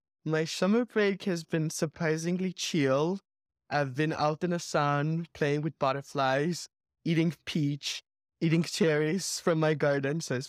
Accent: Armenia; from Armenia, and I hate hiking.

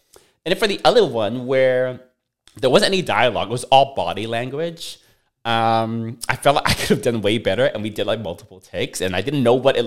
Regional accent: Vancouver, British Columbia, Canada; moved away as an adult; now in United States; I moved out of my parents' place out of college, and they lived in Vancouver in Canada, so, but when I moved from Vancouver to California to take my first full-time job in Silicon Valley

